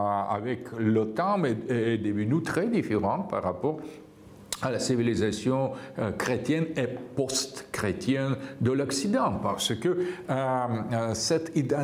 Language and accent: French; Russia; French is a second language; Les Russes, toujours, nous croyons dans quelque chose qui dépasse l'individualité